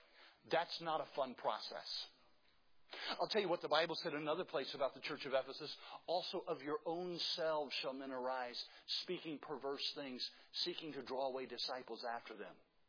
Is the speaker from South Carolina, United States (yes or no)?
yes; South Carolina, United States; now in Mississippi, United States; I grew up in South Carolina. I live in Mississippi now, but I grew up in South Carolina.